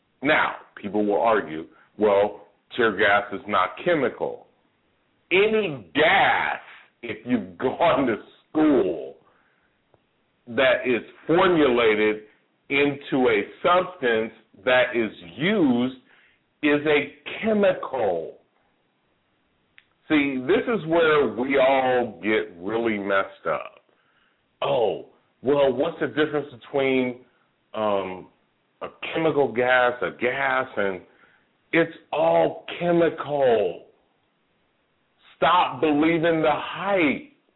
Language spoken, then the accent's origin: English; California, United States; I'm from Northern California.